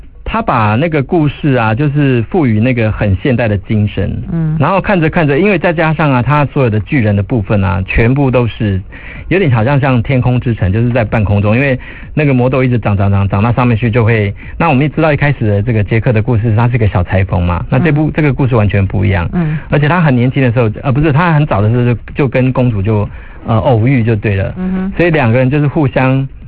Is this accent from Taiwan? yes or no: yes; Taiwan; 然后我们台湾这边，我们大部分都讲